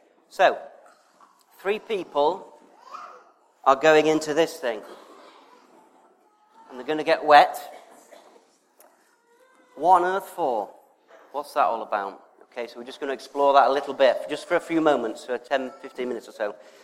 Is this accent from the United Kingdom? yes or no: yes; United Kingdom; We're British and we do it because that's what we do.